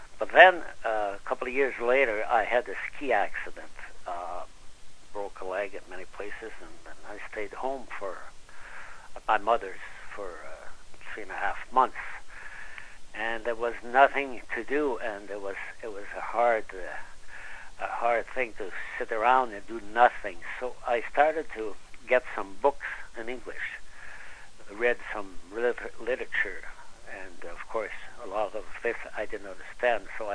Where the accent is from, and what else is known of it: Granby, Quebec, Canada; born or raised there; also born or lived in Beaumont, Alberta